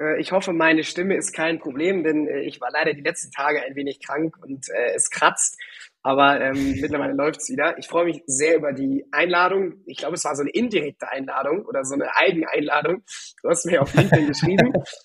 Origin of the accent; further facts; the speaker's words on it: Hamburg, Germany; now in Frankfurt, Germany; ich bin eigentlich aus Hamburg, also schöne Norddeutscher, ne? Bin dann nach Frankfurt gezogen